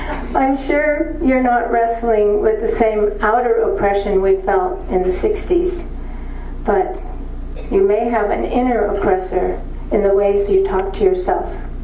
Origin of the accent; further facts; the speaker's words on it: Burbank, California, United States; I grew up in Burbank, California, near all the studios, Columbia, Disney, and all of those.